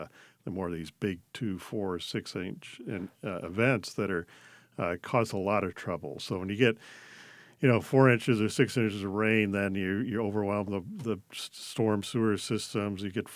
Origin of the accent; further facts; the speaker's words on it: Missouri, United States; So I grew up in Missouri, south of St. Louis, so in the southern part of Missouri.